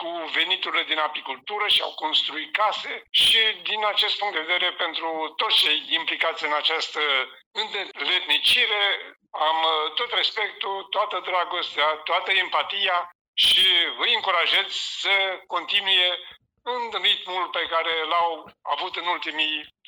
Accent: Pârvești, Vaslui County, Romania; din punct de vedere al băștinașului, eu sunt din Pârvești

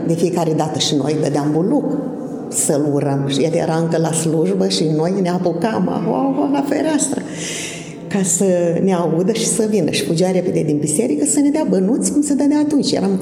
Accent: Bogdănești, Suceava County, Romania; also born or lived in Grumăzești; O parte a copilăriei am petrecut-o până la grădiniță, în Bogdănești, Suceava. Eu m-am născut în Grumăzești, dar la o lună de zile mama s-a mutat dincolo, că tata picta biserici. Și o parte a fost în Bogdănești, Suceava

